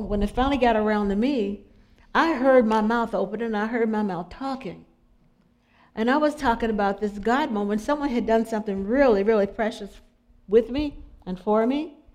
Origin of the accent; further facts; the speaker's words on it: the South, United States; now I'm from the South, we speak.